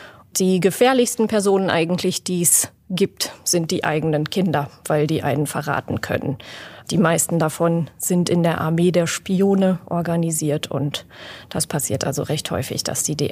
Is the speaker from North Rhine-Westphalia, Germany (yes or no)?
yes; Hagen, North Rhine-Westphalia, Germany; born there; also born or lived in Switzerland / Bavaria / Potsdam; now in Dresden, Germany; Gebürtig aus Nordrhein-Westfalen, aus Hagen, und ich war dann in ganz, ganz vielen Städten unterwegs. Also mich hat es auch mal in die Schweiz verschlagen, zwischenzeitlich nach Bayern, nach Potsdam und jetzt eben ins schöne Dresden.